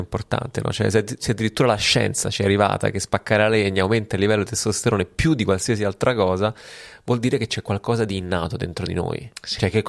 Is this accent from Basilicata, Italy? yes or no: yes; Basilicata, Italy; se io vado a parlare con tutti gli artigiani del mio paese, giù in Basilicata